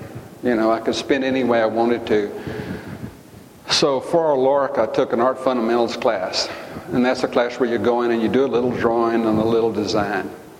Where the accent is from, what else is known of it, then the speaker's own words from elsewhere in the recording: Granbury, Texas, United States; growing up in Granbury, being an artist kind of wasn't on your horizon, you know